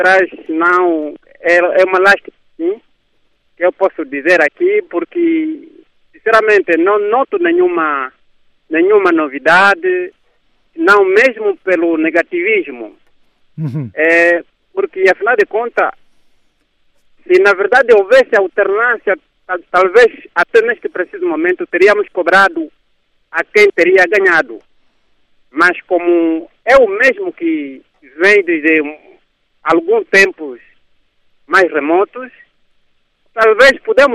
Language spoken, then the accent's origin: Portuguese; Bié, Angola